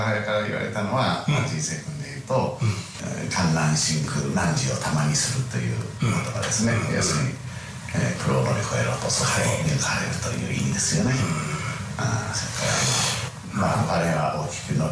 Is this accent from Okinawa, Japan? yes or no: no; Tokyo, Japan; born there; 私はね、生まれ落ちたのは東京なんですよ。